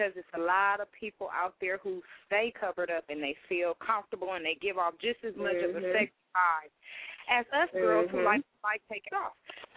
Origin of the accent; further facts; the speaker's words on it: Inglewood, California, United States; also born or lived in Hollywood; I was raised in Inglewood, and I love that area